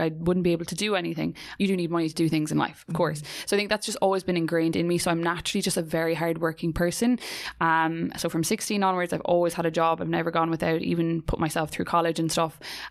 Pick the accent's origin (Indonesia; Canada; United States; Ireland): Ireland; Clarecastle, Munster; I was in a pub back home in, I'm from Clarecastle, up the Magpies, that's who I am.